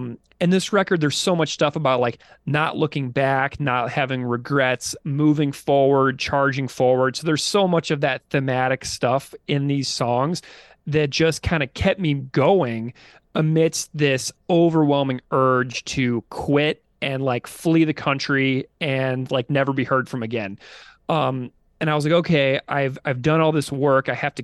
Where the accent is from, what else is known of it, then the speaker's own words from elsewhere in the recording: St. Louis, Missouri, United States; I grew up in St. Louis, just a few hours south from Chicago there